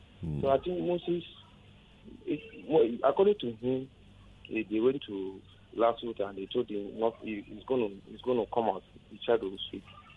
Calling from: Ecuador; Yeah, I'm calling from Ecuador.

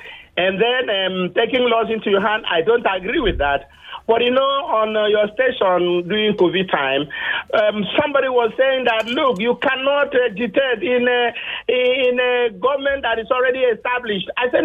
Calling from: Mushin, Lagos, Nigeria; I'm calling you from Mushin.

